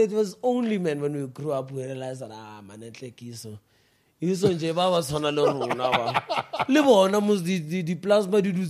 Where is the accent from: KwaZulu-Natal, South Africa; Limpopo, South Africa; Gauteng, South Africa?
Gauteng, South Africa; Johannesburg; And then when I did, I think my grade 3, that's when we moved back to Joburg, you know.